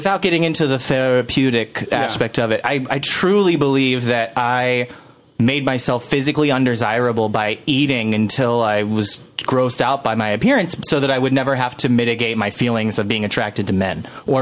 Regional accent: Florida, United States; I'm so from Florida, yeah.

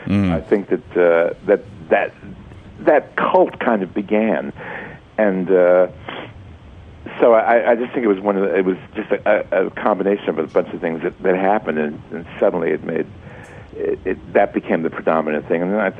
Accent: New Jersey, United States; all the stuff about growing up in Jersey

